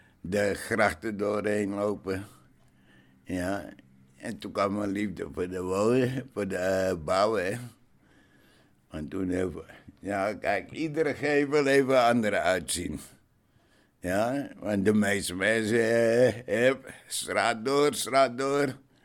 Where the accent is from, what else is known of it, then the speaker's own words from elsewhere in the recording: Amsterdam, North Holland, Netherlands; Ik ben Amsterdammer